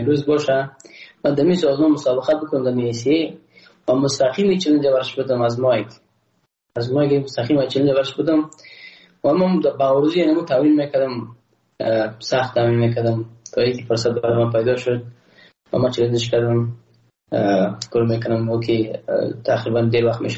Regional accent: Afghanistan; ما یک افغان هستم

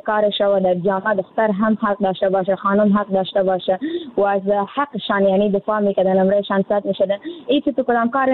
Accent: Afghanistan; در جامعه همه ما افغان هستیم

